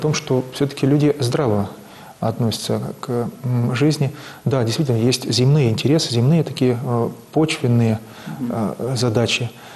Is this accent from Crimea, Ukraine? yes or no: no; Zakarpattia Oblast, Ukraine; born there; Я сам родился в Закарпатье. Это вообще самая западная точка Украины.